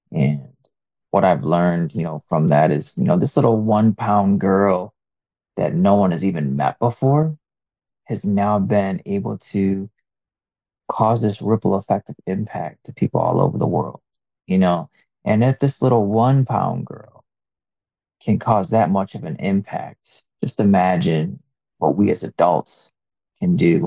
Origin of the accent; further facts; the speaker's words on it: Rochester, New York, United States; I'm from Rochester, New York.